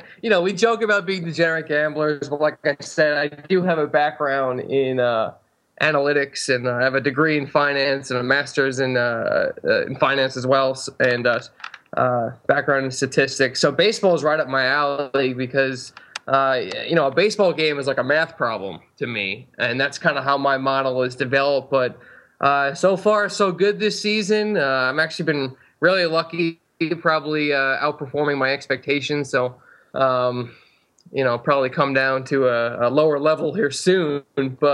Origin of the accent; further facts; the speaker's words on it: New York, United States; yeah, I'm originally from New York. Got introduced to gambling at a pretty relatively early age by attending horse racing at Belmont Park on any given Saturday.